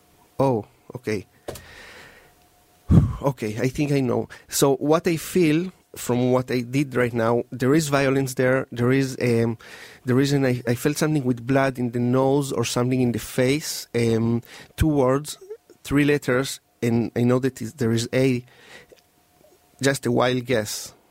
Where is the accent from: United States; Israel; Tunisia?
Israel; moved away; I came from Israel 10 years ago